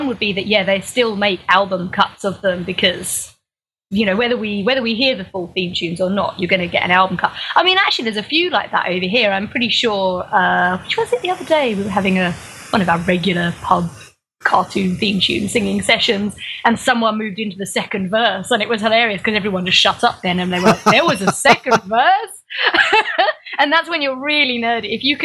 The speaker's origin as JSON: {"language": "English", "country": "United Kingdom", "said": "as British people, we're the only people who can't join in with this because we didn't know these tunes."}